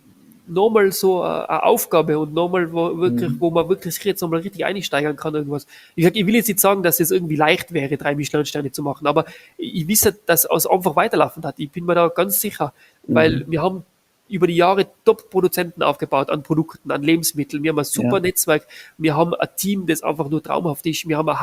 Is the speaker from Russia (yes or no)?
yes; Moscow, Russia; Meine Frau kommt aus Moskau, ich bin Armenierin, aber in Moskau aufgewachsen.